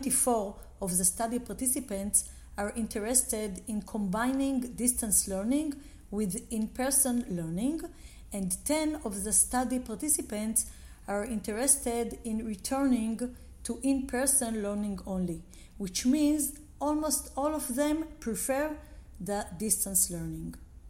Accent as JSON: {"language": "English", "country": "Israel", "said": "from Israel."}